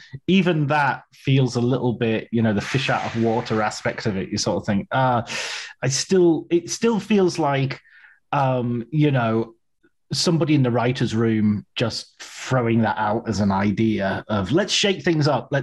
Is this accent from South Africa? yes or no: no; England, United Kingdom; I'm from England, so I watched it in England